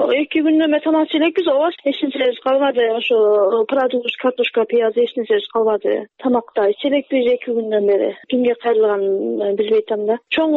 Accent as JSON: {"language": "Kyrgyz", "town": "Osh", "region": "Osh Region", "country": "Kyrgyzstan", "said": "Оштон болом, жалгыз бой энемин. 3 балам бар, Советский Арыштыйна коллективине 36-да турам, квартирада турам."}